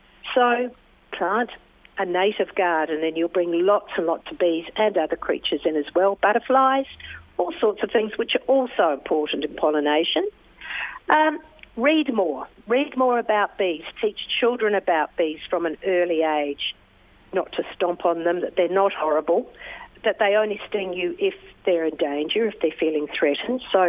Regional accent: New Zealand; moved away; I grew up in New Zealand and there were lots of bumblebees when I grew up there. I haven't been living in New Zealand for 40 years

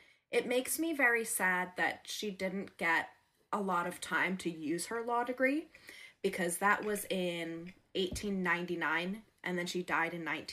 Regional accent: New Jersey, United States; My home state.

